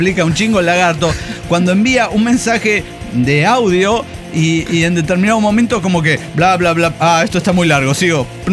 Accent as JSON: {"language": "Spanish", "region": "Tarija", "country": "Bolivia", "said": "de Tarija, Bolivia."}